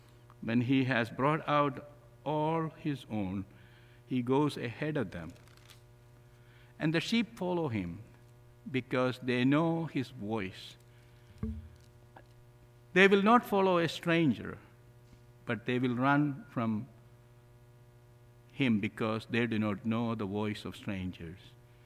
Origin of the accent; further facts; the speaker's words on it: India; English is a second language; moved away as an adult; now in United States; I came from India to this country about 38 years ago, study in Pittsburgh Theological Seminary.